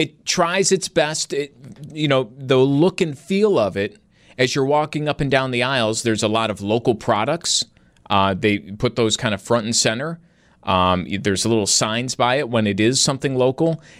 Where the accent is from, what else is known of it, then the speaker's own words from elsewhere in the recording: Buffalo, New York, United States; what did you always say growing up? You know, if you're out a town or, you know, where are you from? Buffalo.